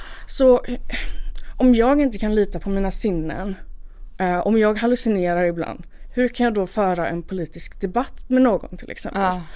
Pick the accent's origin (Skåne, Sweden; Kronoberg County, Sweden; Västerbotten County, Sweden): Skåne, Sweden; Malmö; För efter jag fick åka hem då till min hemort, tillbaka till Malmö efter det här insjuknandet.